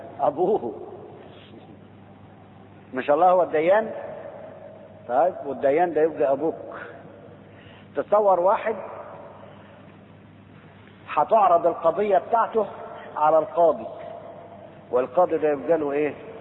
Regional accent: Egypt; في مثل يقولوه عندنا في مصر، مش عارف عارفين ولا لا، او عندكم زي ولا لا

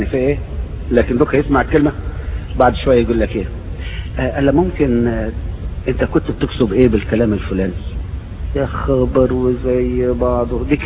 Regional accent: Egypt; عندنا في مصر بنسميها السرايا الصفرا

